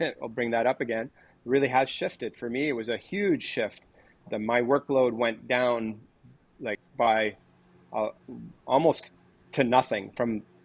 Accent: Canada; I grew up in Canada. What are the odds I'm going to make it, right?

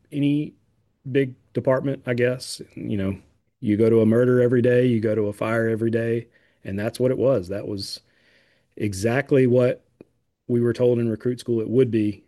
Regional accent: Pelham, Alabama, United States; I also applied to my hometown, which is Pelham, and I still have a little spite against them for not hiring me

